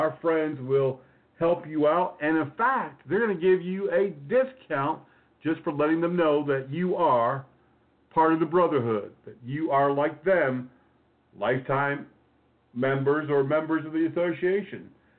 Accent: Connecticut, United States; And I grew up in Connecticut. I'm very familiar with snow.

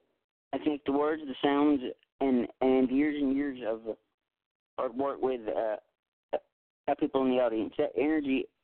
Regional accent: Minden, Louisiana, United States; I'm 21 years old. I was born and raised in Minden, Louisiana.

